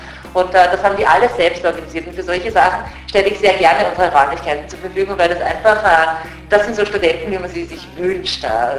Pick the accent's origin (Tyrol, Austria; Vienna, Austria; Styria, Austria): Vienna, Austria; Und ich als Wienerin zum Beispiel, ich mache das natürlich auch in meinen Kursen.